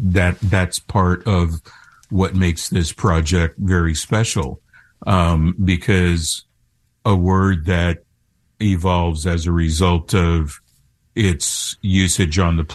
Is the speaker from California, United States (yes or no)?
yes; Los Angeles, California, United States; So I'm a local boy, and I did my linguistic research in Pacoima. So LA is my hometown. I love LA. I miss LA. I've got family still living there.